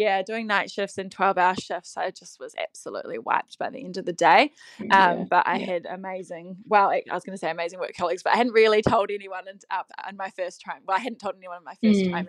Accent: Wellington, New Zealand; now in Auckland, New Zealand; we're originally from Wellington, so we moved to Auckland about 7-8 years ago

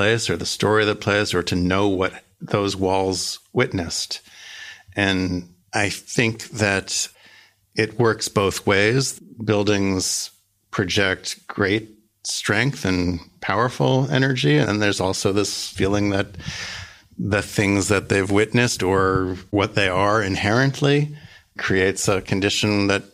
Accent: United States; I come from America and I'm Jewish, and I know a lot of my American friends and my Jewish friends don't understand

